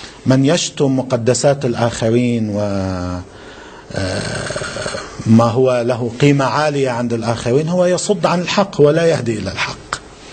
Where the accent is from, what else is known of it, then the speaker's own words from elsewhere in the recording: Lebanon; حتى عندنا بلبنان